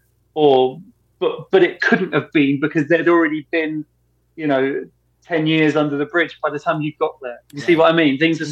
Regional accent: United Kingdom; Well, I'm British

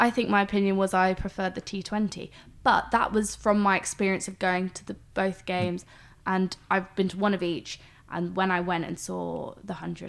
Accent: South East England, United Kingdom; I'm from Hampshire

